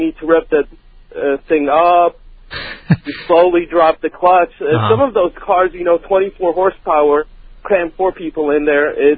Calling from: Athens, Georgia, United States; I'm calling from Athens, Georgia

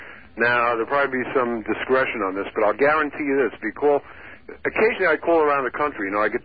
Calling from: Ronkonkoma, New York, United States; Ron Concoma.

